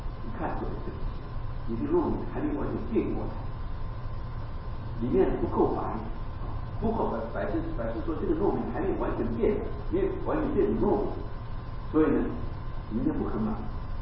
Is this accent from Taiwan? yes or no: yes; Taiwan; 第一次我回到我的家乡，在我们台湾的乡下